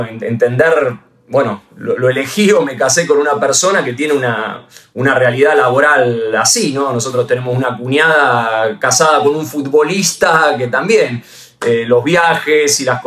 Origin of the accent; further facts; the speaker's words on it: Reggio Calabria, Calabria, Italy; Aclaramos que somos los dos italianos acá. Yo soy … de Reggio Calabria, ¿no? El sur de Italia. Ella Siniscalchi también de esa zona.